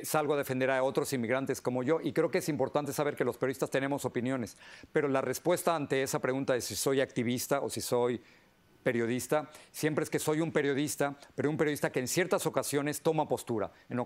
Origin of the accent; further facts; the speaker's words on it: Mexico; now in United States; como inmigrante mexicano, tengo una voz que otros inmigrantes no tienen